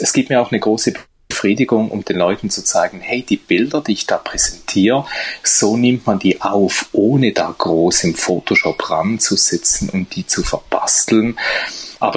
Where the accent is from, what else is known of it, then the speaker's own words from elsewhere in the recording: Switzerland; ich habe in einer Pizzeria bei uns in der Schweiz, im Nebenstübchen, habe ich da für ein paar Franken am Abend einen Raum gemietet